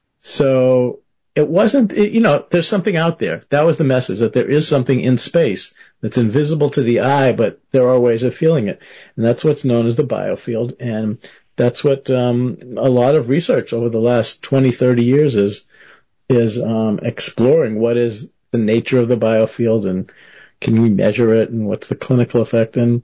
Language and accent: English; Boston, Massachusetts, United States; and I grew up in the Boston area.